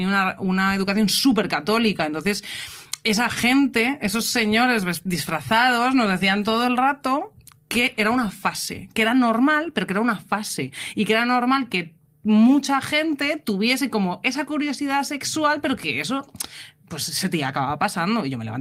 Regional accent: Ávila, Castile and León, Spain; A mí lo que me pasó es que yo soy de Ávila. Entonces, en Ávila, pues... me encanta que la gente se descoja.

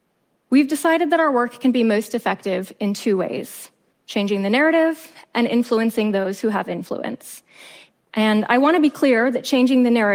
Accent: Minnesota, United States; I grew up in the US in a small town in rural northern Minnesota. And my hometown was so small, in fact, that it was a big deal when our population hit 300.

